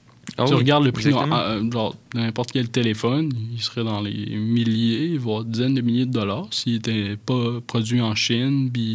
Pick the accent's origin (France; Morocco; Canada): Canada; on est quand même bénéficiaire de ça, en tant que Canadien